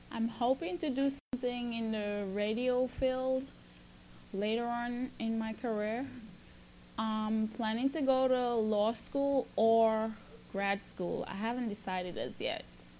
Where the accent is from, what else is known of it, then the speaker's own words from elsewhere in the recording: Brooklyn, New York, United States; I attend Brooklyn College in Brooklyn. I'm from Brooklyn.